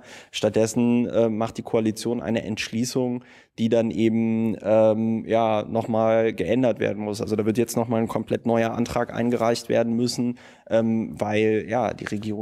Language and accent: German; Germany; Und ich meine, wir haben ja als Deutsche so unsere Erfahrungen mit Diktatur gemacht und der Vorstellung, dass wir in so einem System nicht leben wollen.